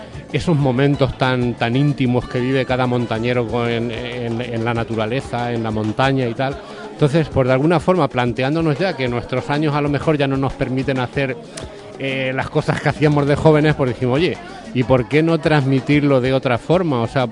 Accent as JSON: {"language": "Spanish", "town": "Toledo", "region": "Castilla-La Mancha", "country": "Spain", "said": "porque yo soy de Toledo, aunque vivo aquí prácticamente toda la vida"}